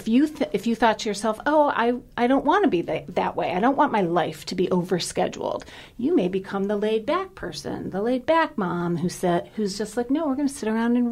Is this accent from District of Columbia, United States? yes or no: no; Cleveland, Ohio, United States; And we went to Cedar. I grew up in Cleveland. We went to Cedar Point.